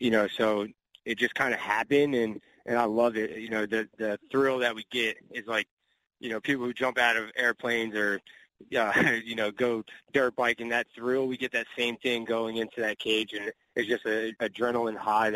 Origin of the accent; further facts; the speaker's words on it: Marlton, New Jersey, United States; Yeah, I'm from Marlton, New Jersey, but my gym's in Washington Township, right in Sewell.